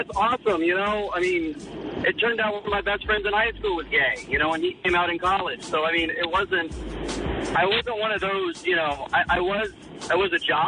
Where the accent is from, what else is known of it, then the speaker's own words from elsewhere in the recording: Ohio, United States; now in San Bruno, United States; I live in San Bruno, but we grew up in Ohio.